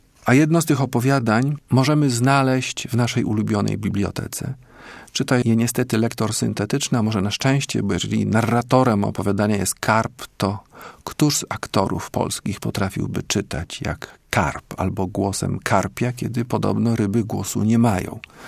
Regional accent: Japan; Polish is a second language; jak ja z Japonii, to muszę o jeziorach, bo mieszkam nad tym jeziorem.

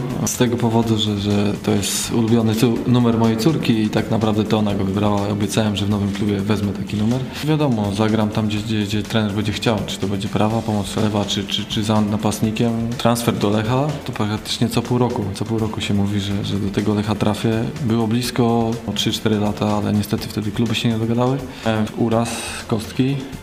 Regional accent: Sławoborze, West Pomeranian Voivodeship, Poland; Ja pochodzę z zachodniopomorskiego, to jest taka mała miejscowość, Sławo Boże, nazywa się blisko Kołbrzegu.

